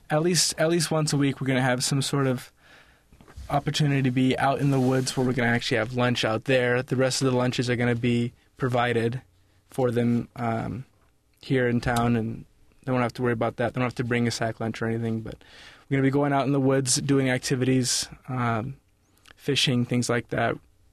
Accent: Oregon, United States; We're both from Oregon, but we go to school at Brigham Young University in Idaho.

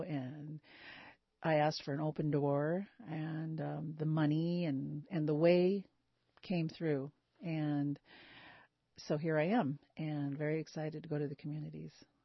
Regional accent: Petersburg, Alaska, United States; also born or lived in Kake; I was born in Cake, and I was raised in Petersburg.

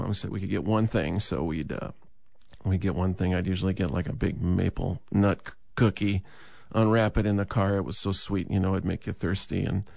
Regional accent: Iowa, United States; I think about my childhood. I grew up in Iowa, and my parents didn't listen to a lot of music at home.

